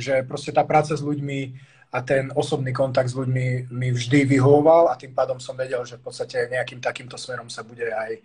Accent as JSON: {"language": "Slovak", "town": "Komárno", "region": "Nitra Region", "country": "Slovakia", "also_born_or_lived": "Budapest / Bratislava", "lives_now": "Prague, Czechia", "said": "mám 34 rokov a pochádzam vlastne z malého mesta Komárna zo Slovenska, južného. S tým, že narodil som sa v Budapešti a v podstate žil som 11 rokov v Bratislave a teraz som vlastne druhý rok už tu v Prahe."}